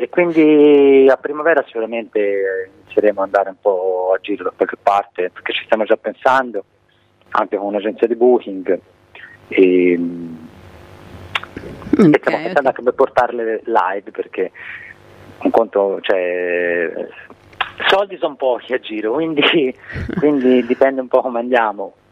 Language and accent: Italian; Prato, Tuscany, Italy; qui soprattutto in Toscana, insomma in zona Prato, perché noi siamo di Prato